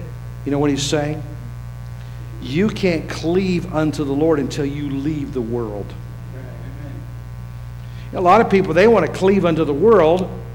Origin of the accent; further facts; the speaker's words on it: West Virginia, United States; now in California, United States; I came from West Virginia. We came to California.